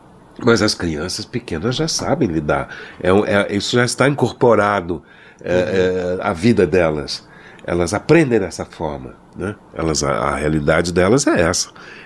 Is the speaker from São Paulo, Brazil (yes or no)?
yes; São Paulo, Brazil; now in Rio de Janeiro, Brazil; Nós somos de São Paulo, quer dizer, somos paulistanos, morando no Rio já há muito mais tempo do que vivemos em São Paulo, porém temos essa origem comum, né, em São Paulo.